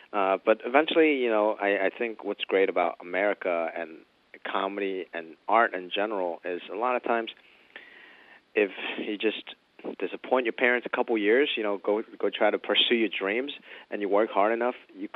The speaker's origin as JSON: {"language": "English", "country": "Hong Kong", "tie": "born or raised there", "said": "because stand-up comedy wasn't really a thing when I grew up in Hong Kong."}